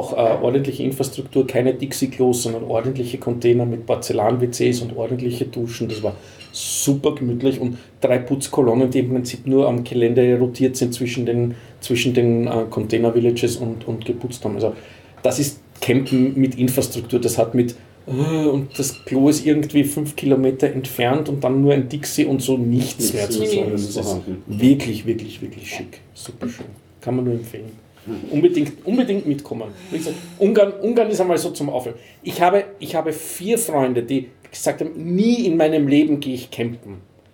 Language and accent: German; Vienna, Austria; Und als Wiener hat man ja einen gewissen Ruf.